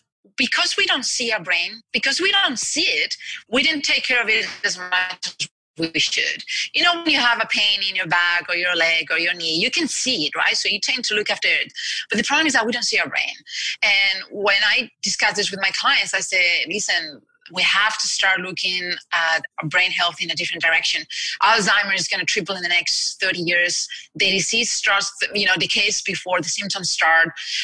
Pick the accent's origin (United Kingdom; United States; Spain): Spain; I'm from Spain. I grew up in Spain and my family business was sport clubs and sport camps.